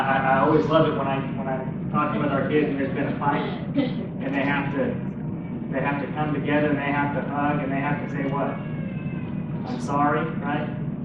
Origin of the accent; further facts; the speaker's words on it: California, United States; Yeah, but I was born in California. I grew up where it was sunshine all the time.